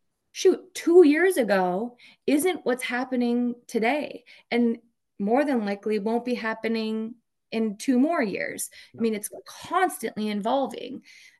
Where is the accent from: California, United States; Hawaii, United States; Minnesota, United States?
Minnesota, United States; So I am a mom from Minnesota. That's my identity, and I'm passionate about families